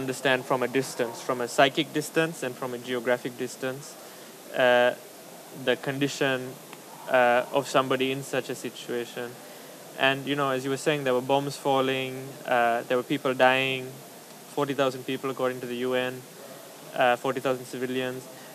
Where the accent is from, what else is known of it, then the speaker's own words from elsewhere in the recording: Sri Lanka; I grew up in very privileged circumstances, very far away from the war. Even though I grew up in Sri Lanka, and Sri Lanka is a small country